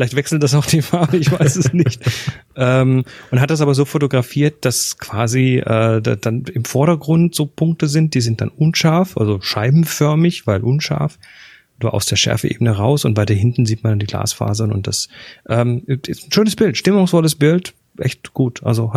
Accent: Horb, Baden-Württemberg, Germany; Also ich kenne es zumindest aus Horb, da wo ich herkomme

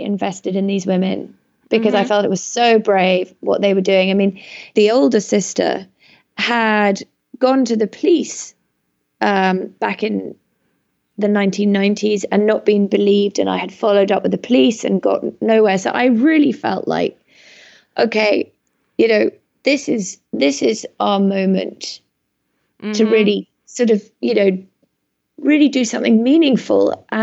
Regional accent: Canada; I'm Canadian.

